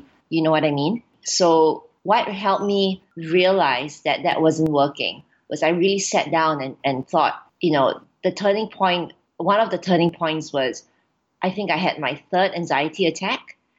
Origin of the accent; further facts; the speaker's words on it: Singapore; My cultural background, I am from Singapore. I'm Singaporean. My grandmother was actually from China and great-grandmother from Vietnam. So really, I'm considered Chinese-Singaporean.